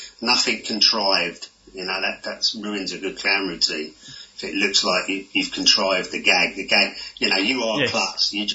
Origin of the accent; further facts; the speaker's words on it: Tottenham, London, United Kingdom; moved away as an adult; now in Norfolk, United Kingdom; When I was at the university here in East Anglia, I came up from Tottenham when I was 18.